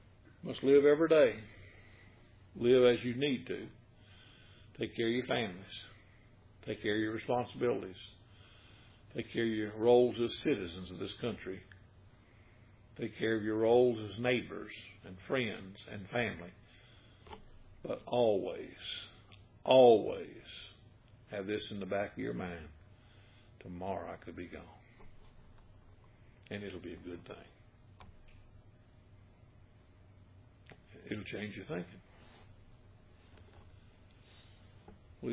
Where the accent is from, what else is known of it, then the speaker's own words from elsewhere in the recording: United States; And I'm telling you something, as an American, you will act differently.